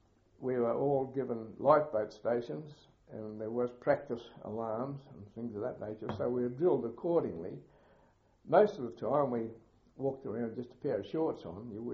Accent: United Kingdom; you say, oh, wogs, because we're British and all that sort of thing.

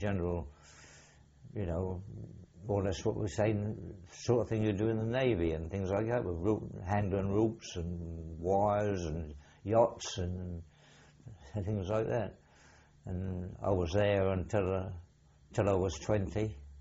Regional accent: Norwich, East of England, United Kingdom; born there; I was born in Norwich on the 19th November 1919. And as far as I can remember, my place of birth was Bartholomew Street in Norwich.

